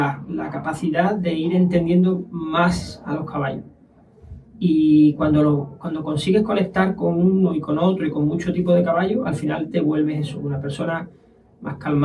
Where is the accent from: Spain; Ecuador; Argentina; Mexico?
Spain; Medina Sidonia, Andalusia; Medina Sidonia, sí. Aquí nací.